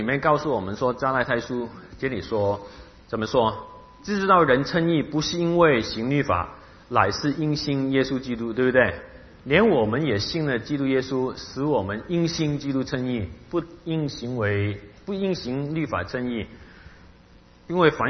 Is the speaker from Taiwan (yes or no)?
no; Hong Kong; Chinese is a second language; 我讲话文法就本来是很奇怪的，因为我是香港人